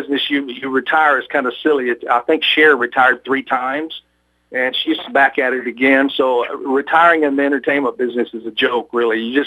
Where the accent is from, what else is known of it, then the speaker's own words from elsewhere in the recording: Atlanta, Georgia, United States; But I'm originally from Georgia. I was born and raised in Atlanta